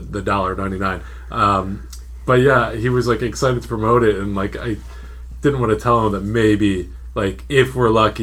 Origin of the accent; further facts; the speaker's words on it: Philadelphia, Pennsylvania, United States; I'm from Philadelphia originally, Pennsylvania.